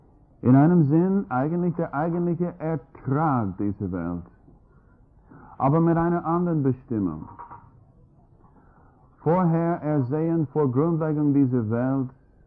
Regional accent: United States; Und ich als Amerikaner mit einem Bulgaren, weißt du, ich fühlte mich eh nicht angesprochen

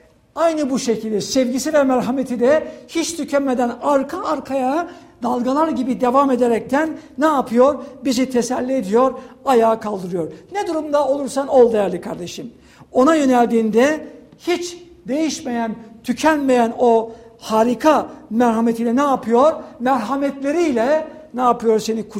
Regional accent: İzmir, Turkey; Ben küçüklüğümde yüzmeyi İzmirliyim. Küçüklüğümde yüzmeyi denizde öğrendim.

